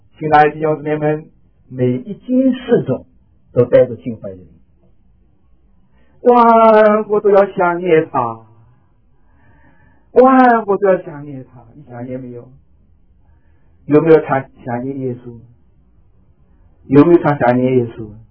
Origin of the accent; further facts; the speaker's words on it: China; 我是一个 old and big country 的中国那么大的国家，古老国家里出来的，从来不知道耶稣的